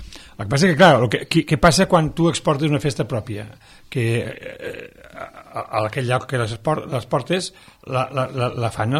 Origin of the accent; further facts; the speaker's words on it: Catalonia, Spain; nosaltres, com a catalans, hem estat supersatisfets i contents de tenir aquesta festa